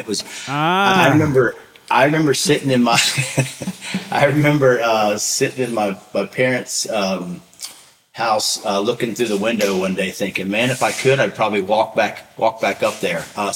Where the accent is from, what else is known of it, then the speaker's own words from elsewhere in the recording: Chattanooga, Tennessee, United States; I was born in Chattanooga, Tennessee. That's where it all started for me. Grew up on a chicken farm.